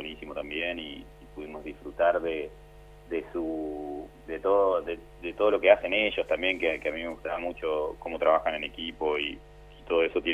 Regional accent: Crespo, Entre Ríos, Argentina; born there; Yo nací en Crespo.

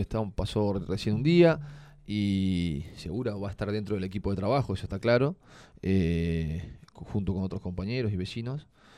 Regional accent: Perito Moreno, Santa Cruz, Argentina; born there; Yo soy nacido acá en Perito Moreno

